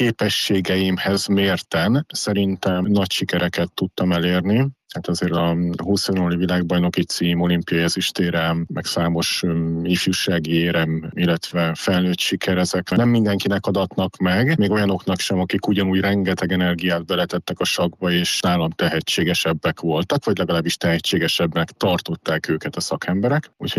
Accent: Paks, Tolna, Hungary; ahol én Pakson nőttem föl, és 5 éves korom óta vagyok az egyesület tagja

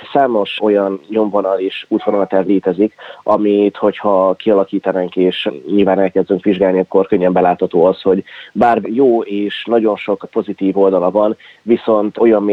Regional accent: Miskolc, Borsod-Abaúj-Zemplén, Hungary; Én mivel Miskolcon születtem, és itt is tanultam egészen az egyetemig

